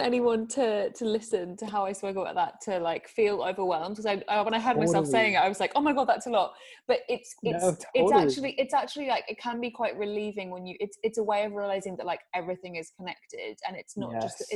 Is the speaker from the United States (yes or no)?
no; England, United Kingdom; I know, okay, I'm English, but he's made it over here.